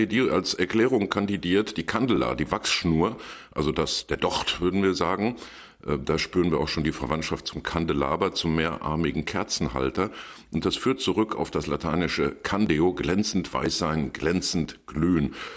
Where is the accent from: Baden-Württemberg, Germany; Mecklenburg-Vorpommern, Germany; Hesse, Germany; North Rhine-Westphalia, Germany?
North Rhine-Westphalia, Germany; Dortmund; Nein, als Dortmunder tut es mir ja leid, weil ich empfinde wirklich Mitleid